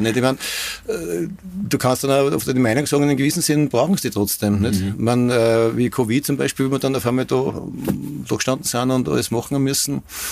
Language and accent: German; Bad Ischl, Upper Austria, Austria; now in Bad Goisern, Austria; aufgewachsen bin ich in Ischl und seit 15 Jahren bin ich in Gäusern.